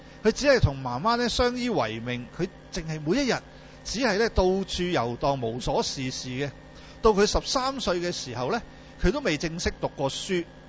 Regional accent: China; 我们中国人都说嘛，天生我才咩必有用

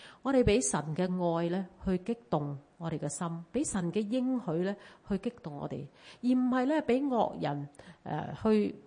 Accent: Hong Kong; 今天我们在香港居住，我们有地，有居住的地方呢，是我们香港人梦寐以求的生活。

